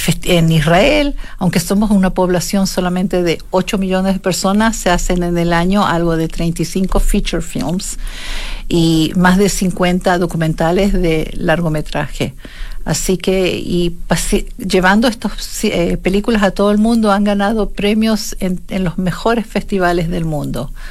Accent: Chile; born there; Chile, mi país natal.

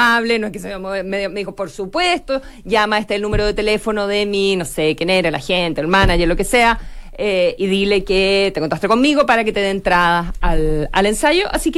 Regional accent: Chile; Y digo, hoy estoy visitando Nueva York por primera vez, qué lindo, soy de Chile

